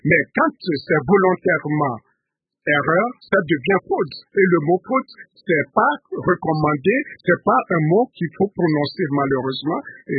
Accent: Togo; Je vois dans mon pays d'origine, le Togo, c'est pareil.

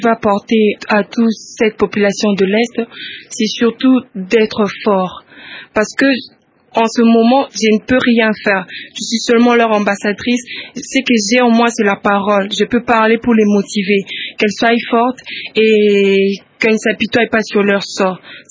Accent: DR Congo; je suis ambassadrice de la RDC.

